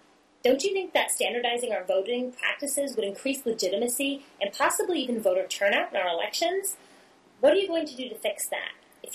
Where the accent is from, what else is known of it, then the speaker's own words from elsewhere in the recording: San Luis Obispo, California, United States; I'm from San Luis Obispo, California.